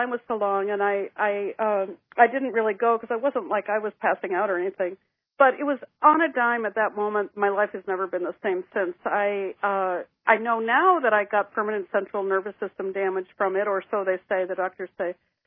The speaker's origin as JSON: {"language": "English", "region": "New Hampshire", "country": "United States", "tie": "born or raised there", "said": "I had been captain of my high school ski team. I grew up on skis in New Hampshire."}